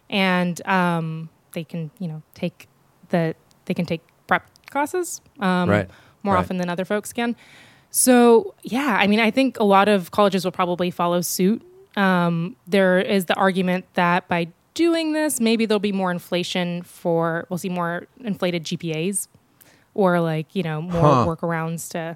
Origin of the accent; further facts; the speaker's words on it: North Carolina, United States; I saw one news article from my home state. The best state, North Carolina, arguably.